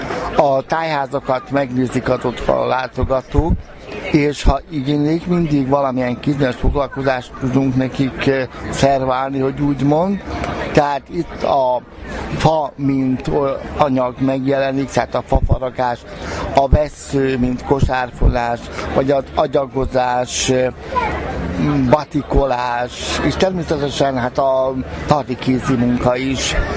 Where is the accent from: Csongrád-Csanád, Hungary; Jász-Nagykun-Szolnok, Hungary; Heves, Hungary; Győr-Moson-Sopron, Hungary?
Heves, Hungary; Tard; Tardról jöttünk